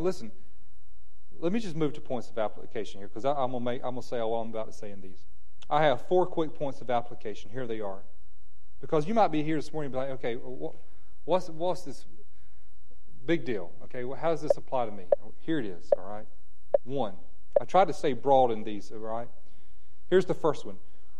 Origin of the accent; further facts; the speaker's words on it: South Carolina, United States; Listen, I'm from South Carolina. My education is fair.